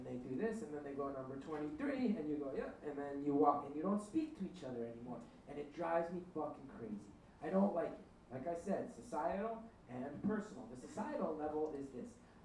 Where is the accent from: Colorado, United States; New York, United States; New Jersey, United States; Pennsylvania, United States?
New Jersey, United States; This is the one I used to go to growing up. It's my hometown, like the closest one to my old high school.